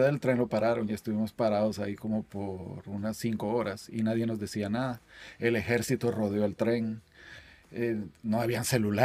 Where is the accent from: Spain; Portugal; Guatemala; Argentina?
Guatemala; Guatemala City, Guatemala Department; moved away; Yo nací en Ciudad de Guatemala, en un barrio popular de... Comparándolo, te podría decir como San Carlos.